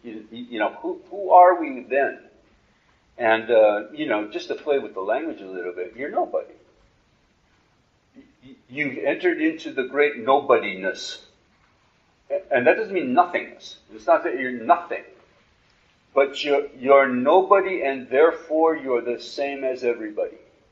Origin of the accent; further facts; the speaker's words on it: Australia; I'm an Australian.